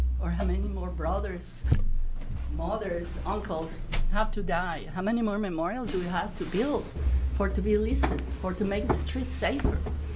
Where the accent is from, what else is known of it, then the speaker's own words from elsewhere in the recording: Eugene, Oregon, United States; Yes, I am from Lane County, Eugene